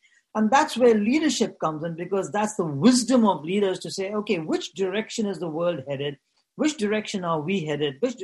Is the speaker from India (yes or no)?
yes; India; I'm from India.